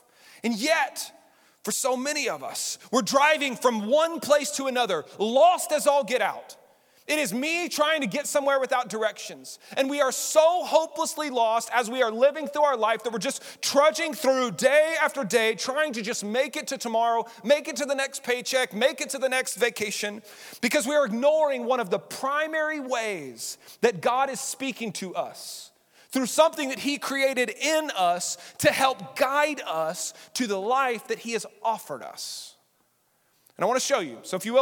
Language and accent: English; Lubbock, Texas, United States; But I grew up in Lubbock.